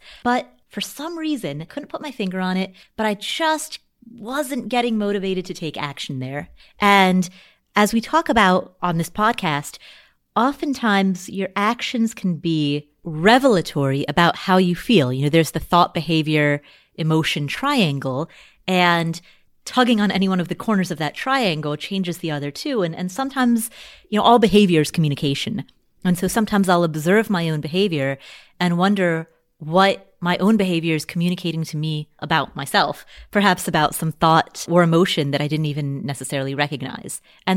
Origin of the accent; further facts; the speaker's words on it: Cincinnati, Ohio, United States; In my case, I grew up in Cincinnati, so that would be the easiest place for me, given that I already know the neighborhoods